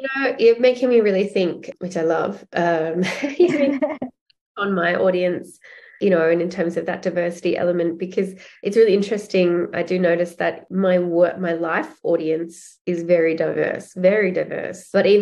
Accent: Australia; I'm Australian and I'm white and my parents are English

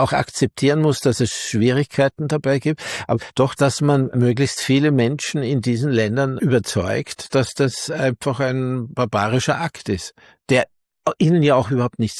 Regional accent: Salzburg, Austria; Ich erinnere mich auch übrigens in Salzburg, wo ich aufgewachsen bin.

